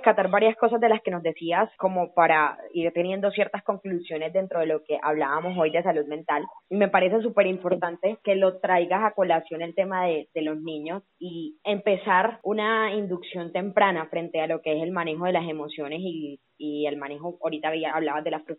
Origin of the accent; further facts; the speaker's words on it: Mompós, Bolívar, Colombia; ambas somos de Monpos, que es de donde yo soy y donde crecí.